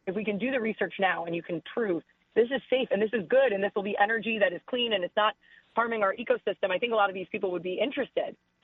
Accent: New Jersey, United States; also born or lived in Tampa, Florida; now in New York, United States; I'm from New Jersey and I live in New York.

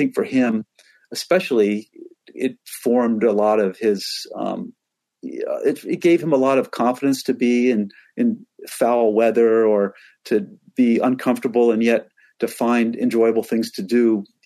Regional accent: Seattle, Washington, United States; born there; also born or lived in East Coast / Alaska; You know, I was born in Seattle and I moved to the East Coast and back to Seattle and back to the East Coast. And then I moved to Alaska.

